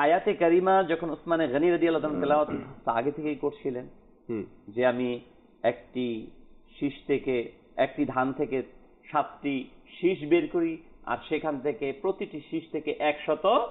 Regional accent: Munshiganj, Dhaka Division, Bangladesh; আমার বাড়ি বিক্রম মুন্সিগঞ্জে, আমাদের বাড়ি বিক্রম মুন্সিগঞ্জে

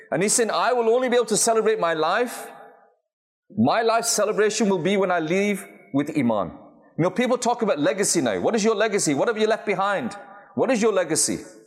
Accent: Bury, North West England, United Kingdom; I'm from Bury

